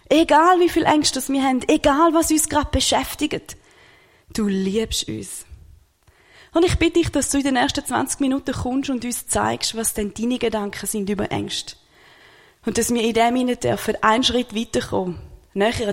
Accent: Switzerland; Ich bin stolze Schweizerin zu sein und bin Gott auch mega dankbar, dass ich in der Schweiz aufwachsen darf.

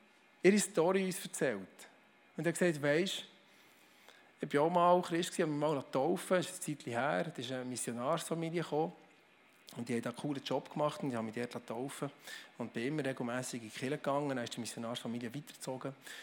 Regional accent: Bern, Switzerland; kein Problem, bin ein Berner, es kommt schon gut

